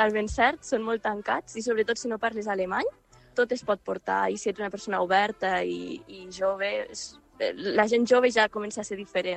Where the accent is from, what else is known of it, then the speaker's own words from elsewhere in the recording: Lleida, Catalonia, Spain; now in Germany; o almenys jo, que sóc de Lleida i allí no hi plou cada dia.